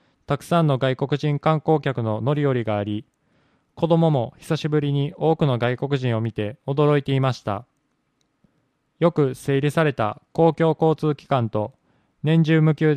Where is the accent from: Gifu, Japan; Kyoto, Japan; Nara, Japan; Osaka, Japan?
Nara, Japan; 生まれ育った奈良県でずっと暮らしていましたが、外へ出て今までにない経験をしてみたいと思い、おととし県の移住体験を活用して上早へ来ました。